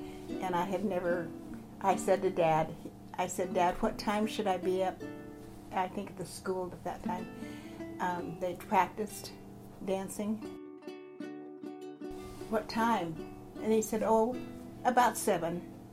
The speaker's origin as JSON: {"language": "English", "region": "Montana", "country": "United States", "tie": "born or raised there", "said": "I grew up in Montana with my mother, and she remarried when I was four or five, and then my stepfather raised me."}